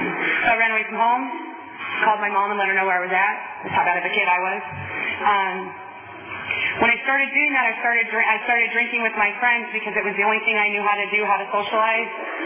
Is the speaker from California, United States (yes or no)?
yes; San Diego, California, United States; now in Hanford, United States; I'm an alcoholic. I live in Hanford. I am not from Hanford. I'm from San Diego.